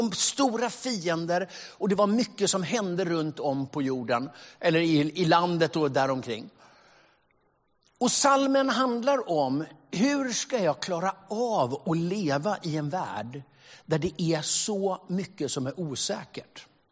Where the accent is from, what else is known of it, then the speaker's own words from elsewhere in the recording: Stockholm, Stockholm County, Sweden; also born or lived in South America; Jag är uppvuxen i Stockholm, men missionärsbarn har bott ett gäng år i Sydamerika.